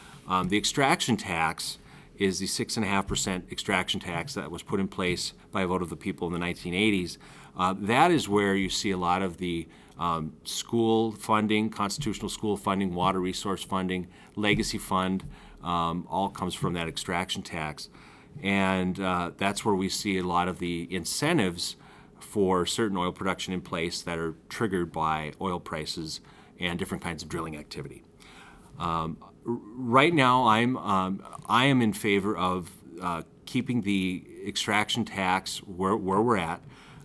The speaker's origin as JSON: {"language": "English", "region": "North Dakota", "country": "United States", "tie": "born or raised there", "said": "You know, I'm from Northwest North Dakota. I grew up around the oil patch."}